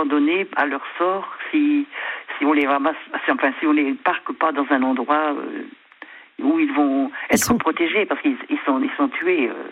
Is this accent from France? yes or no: yes; Brittany, France; Je ne sais pas si j'ai un accent breton, mais je ne crois pas. Parce que je ne parle pas la langue bretonne dans mon secteur à moi, qui est du côté de Rennes, du côté du Mont-Saint-Michel.